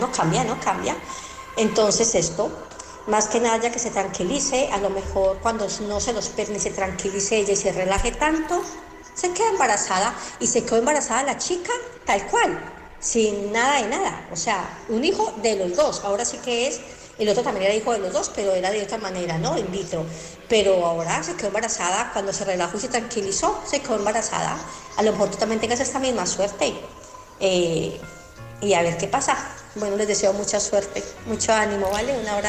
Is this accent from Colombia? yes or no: yes; Colombia; De pronto aquí en Europa, yo soy de Colombia